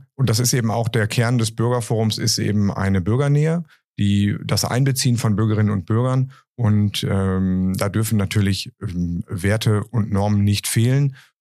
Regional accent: Nordhorn, Lower Saxony, Germany; Ich möchte aktiv gestalten und ich möchte Verantwortung für meine Heimat übernehmen.

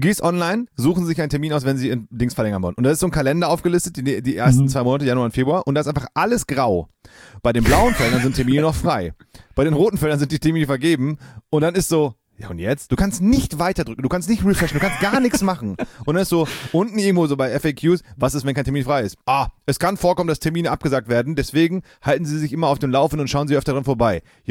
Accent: Berlin, Germany; ich komme aus Friedrichshain, das heißt, es ist in Berlin.

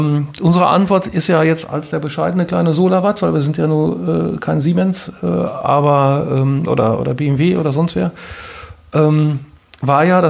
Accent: North Rhine-Westphalia, Germany; Ich komme aus dem Ruhrpott und wohne jetzt in Sachsen.

